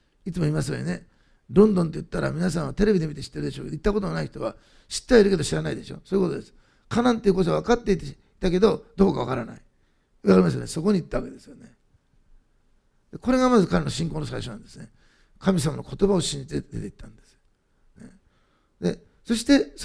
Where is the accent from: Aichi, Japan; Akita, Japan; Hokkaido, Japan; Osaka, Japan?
Osaka, Japan; 私、大阪で生まれ育ったから、空に星がいっぱいあるという世界を知らないんですね。